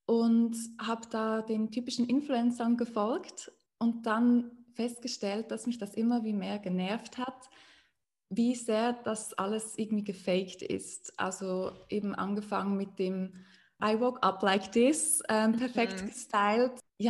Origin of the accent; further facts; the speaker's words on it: Switzerland; German is a second language; Vielleicht hört man es, ich komme aus der Schweiz. Daher entschuldigt, wenn mein Deutsch nicht allzu gut ist. Ja, ich bin 28 Jahre alt